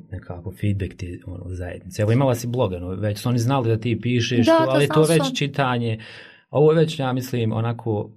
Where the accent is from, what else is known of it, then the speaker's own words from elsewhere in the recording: Donji Vakuf, Federation of Bosnia and Herzegovina, Bosnia & Herzegovina; moved away as an adult; now in Sarajevo, Bosnia and Herzegovina; evo ja sam iz Donjeg Vakufa.